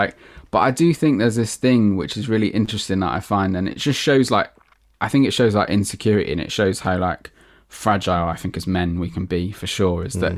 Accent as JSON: {"language": "English", "town": "Hereford", "region": "West Midlands", "country": "United Kingdom", "said": "because I'm like from Hereford originally. So right. Small little rural market town."}